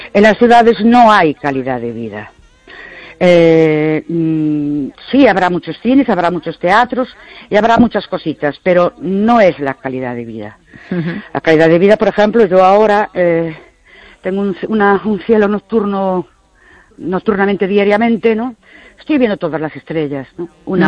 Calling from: Ourense, Galicia, Spain; de Ourense.

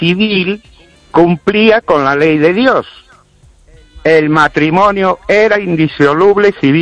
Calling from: Ourense, Galicia, Spain; de Orense.

